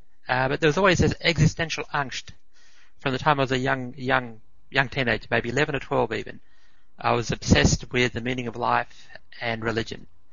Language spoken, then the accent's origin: English; Australia; also born or lived in Switzerland; Well, I was born in Switzerland, came to Australia as a very baby, grew up 5 minutes walk from the beach in a lovely rural suburb